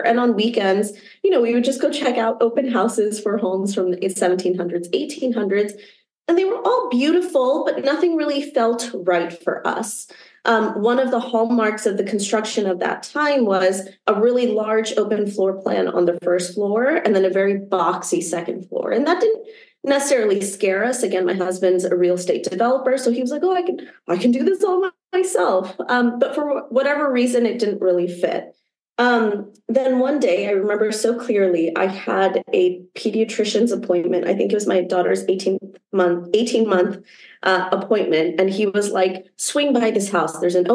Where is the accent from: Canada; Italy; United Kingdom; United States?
United States; New Jersey; I'm Pakistani Muslim American. I grew up right outside of Princeton, New Jersey, met my husband about 7 years ago.